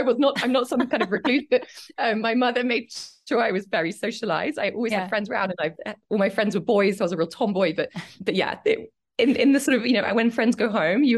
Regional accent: Cambridge, East of England, United Kingdom; I was born in Cambridge, and I grew up there, which was an amazing place to grow up in. I grew up on a farm

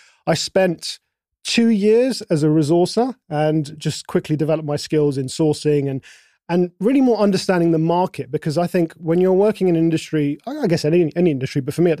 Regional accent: London, United Kingdom; I grew up in London. I was born in London.

